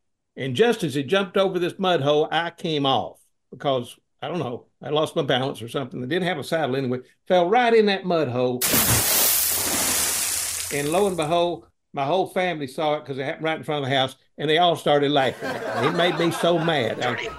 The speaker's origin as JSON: {"language": "English", "town": "Sand Mountain", "region": "Alabama", "country": "United States", "tie": "born or raised there", "said": "All I got to say, I'm from Sand Mountain. I grew up in Sand Mountain."}